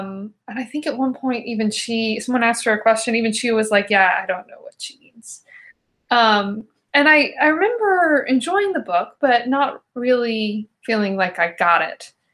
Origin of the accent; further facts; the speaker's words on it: the South, United States; I'm from the South, and I have grown up knowing that racism is a problem